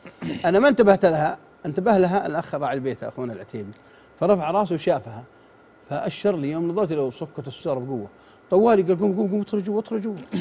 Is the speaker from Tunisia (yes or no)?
no; Mecca, Makkah Province, Saudi Arabia; احنا صغار من مكه احنا على قد حالنا ما بعد يعني حالتنا بسيطه وفقراء